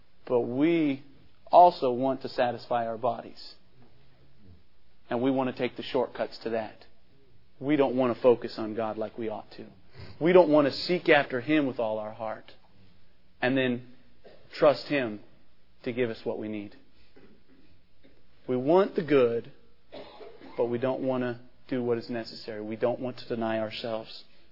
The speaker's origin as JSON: {"language": "English", "region": "Kansas", "country": "United States", "tie": "born or raised there", "said": "Many times, as I was growing up in Kansas, I'd go to my grandpa's farm and there'd be a cottonwood tree blown over."}